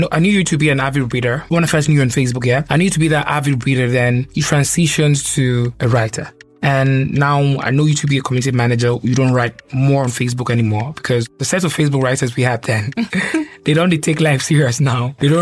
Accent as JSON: {"language": "English", "country": "Nigeria", "said": "you know I'm Nigerian."}